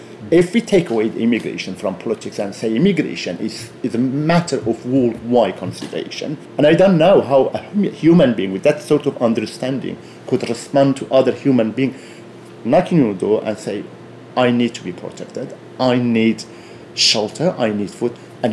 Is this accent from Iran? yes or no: yes; Iran; I am Kurdish from Iran. I was in the region in Middle East for many years.